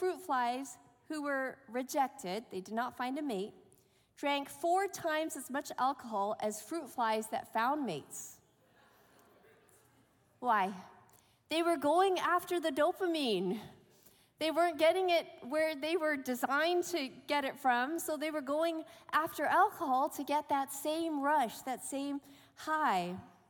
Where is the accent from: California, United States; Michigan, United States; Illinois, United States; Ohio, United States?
Michigan, United States; Berrien Springs; I came from Berrien Springs, Michigan, as our president did.